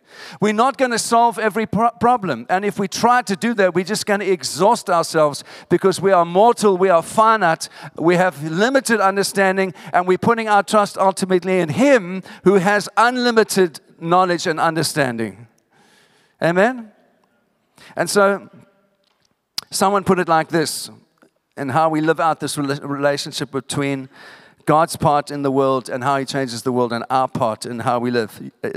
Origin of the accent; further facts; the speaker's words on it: South Africa; I come from Africa when apartheid was at its height and Mandela was in prison.